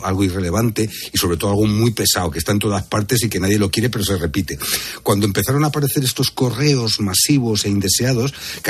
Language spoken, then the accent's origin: Spanish; Spain; como español